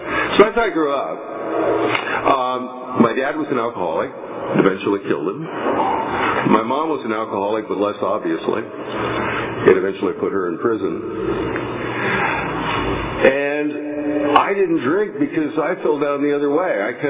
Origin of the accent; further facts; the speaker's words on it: Kansas, United States; now in Visalia, United States; I started out in the Midwest. Unlike a lot of you, I'm not from Visalia originally. I'm from the dirtier part of Kansas. And grew up in a farm for the first few years of my life.